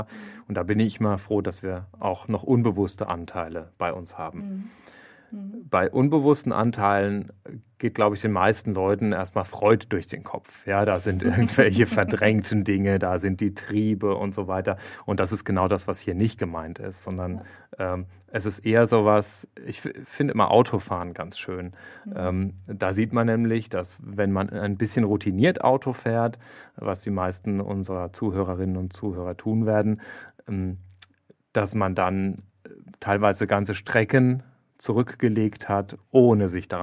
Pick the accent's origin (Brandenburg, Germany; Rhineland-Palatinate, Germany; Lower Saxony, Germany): Rhineland-Palatinate, Germany; ich komme ja aus der Pfalz, da spricht man ja oft so ein bisschen derber auch, ein bisschen bodenständiger.